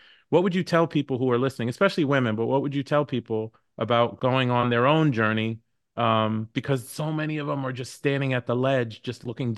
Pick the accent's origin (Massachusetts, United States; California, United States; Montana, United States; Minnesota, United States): Massachusetts, United States; Boston; also born or lived in New York; now in Washington, United States; I was born in New York, raised in Boston, live in Washington, D.C. I know the East Coast.